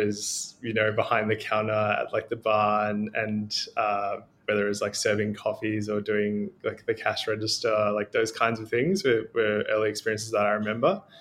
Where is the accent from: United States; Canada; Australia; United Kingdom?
Australia; Melbourne, Victoria; also born or lived in Glen Iris; I was born in Melbourne, Monash Hospital in Clayton, but I'm still in the eastern suburbs, so I live in Glen Iris, and yeah, grew up around that area pretty much my whole life.